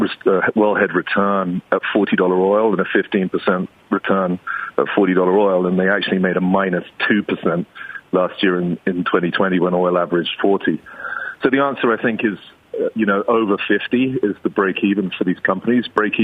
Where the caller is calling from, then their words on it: Mexico; I'm phoning you from Mexico here